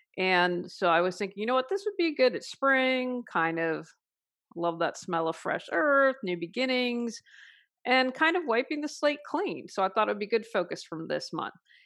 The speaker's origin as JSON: {"language": "English", "region": "West Virginia", "country": "United States", "tie": "born or raised there", "moved": "yes", "said": "you know that I'm moving back to my hometown in West Virginia, and my husband, who has been amazing throughout everything, is going to be with me. I have been away for over 30 years"}